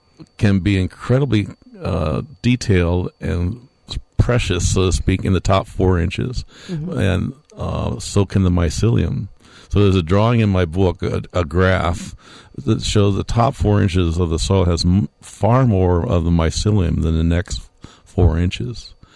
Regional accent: St. Louis, Missouri, United States; I grew up in St. Louis, yeah.

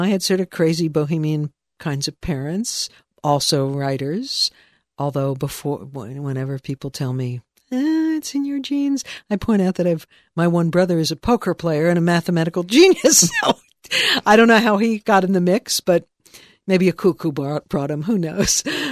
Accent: New York, United States; But also because I grew up in New York, and as I say, my parents were writers.

